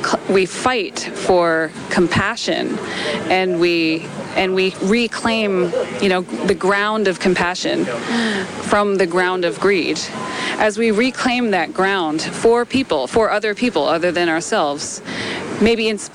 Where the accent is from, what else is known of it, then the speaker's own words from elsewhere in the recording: Canada; I'm Canadian